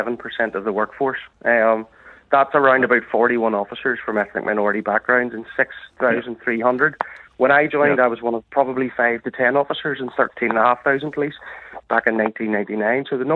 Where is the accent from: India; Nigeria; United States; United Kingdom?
United Kingdom; Northern Ireland; I see myself very much as Northern Irish. I just happen to have more pigment in my skin.